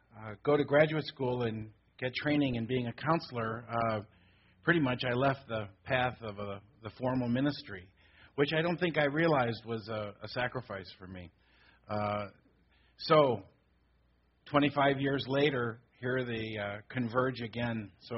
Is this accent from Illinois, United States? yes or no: no; Berkeley, California, United States; Now, I grew up in the Bay Area. I was a Berkeley boy, and so we moved to Corvallis, Oregon.